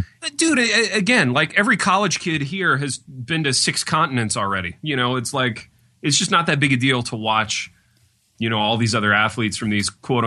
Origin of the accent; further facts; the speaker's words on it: United States; this is me speaking only as an American